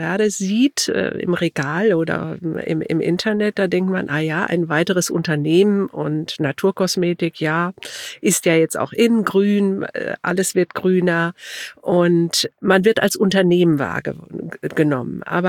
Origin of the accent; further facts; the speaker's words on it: Gütersloh, North Rhine-Westphalia, Germany; born there; now in Hamburg, Germany; Bin hier nach Hamburg gekommen. Ich bin gebürtig aus Gütersloh. Komme aus einer Unternehmerfamilie